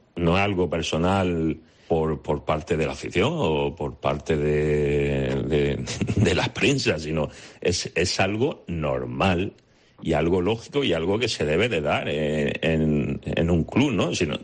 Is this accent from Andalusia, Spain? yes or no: yes; Almería, Andalusia, Spain; de los que somos de Almería, nos quitamos de en medio.